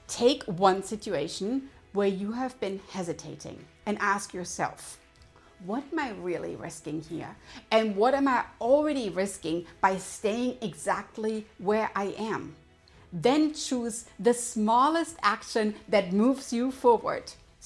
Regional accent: Germany; I grew up in Germany, and if you grew up there, cars weren't just transportation.

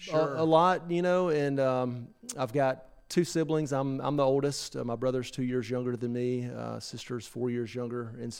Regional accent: Haleyville, Alabama, United States; now in Birmingham, United States; But born and raised in Haleville, graduated in 95. But what put Haleyville on the map was the home of 911 and Guthrie's Chicken.

